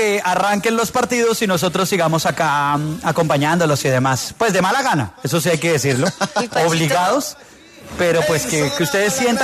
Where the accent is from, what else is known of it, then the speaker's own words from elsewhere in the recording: Ecuador; Soy ecuatoriano.